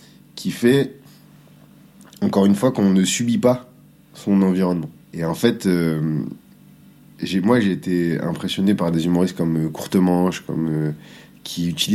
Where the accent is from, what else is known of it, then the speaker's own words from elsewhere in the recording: Grenoble, Auvergne-Rhône-Alpes, France; Moi, je suis de Grenoble, donc je suis un provincial, comme ils disent.